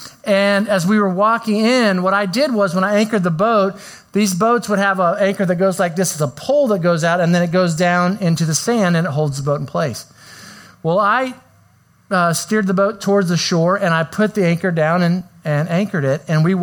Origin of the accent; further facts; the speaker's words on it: Topeka, Kansas, United States; now in Yukon, United States; I grew up in Topeka, Kansas before I moved to the big metropolis of Yukon, Oklahoma.